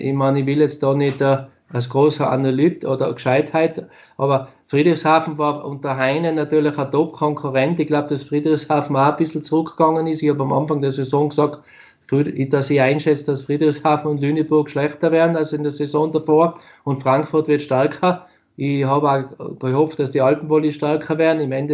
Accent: Austria; ich bin ein Österreicher, der es geschafft hat, in Deutschland zu spielen.

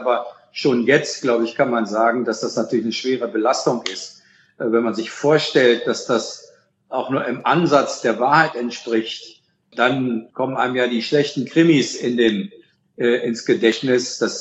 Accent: Goslar, Lower Saxony, Germany; weil in diesem Fall auch in meiner Heimatstadt Goslar

